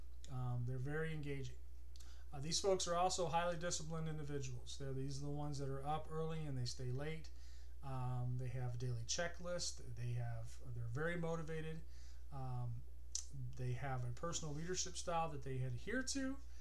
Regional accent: Texas, United States; I'm a professor. I grew up in Texas.

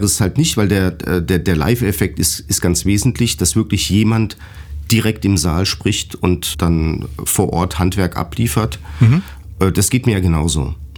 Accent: Mainz, Rhineland-Palatinate, Germany; ich komme ja aus Mainz.

